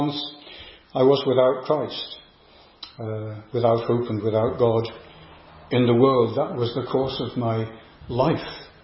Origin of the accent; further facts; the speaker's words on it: Yorkshire and the Humber, United Kingdom; in one of my visits from ministering the word in Northern Ireland to my hometown in Yorkshire